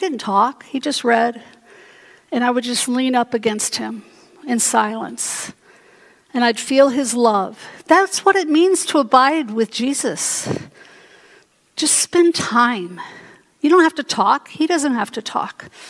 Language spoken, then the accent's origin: English; Chicago, Illinois, United States; I grew up in the Chicago area.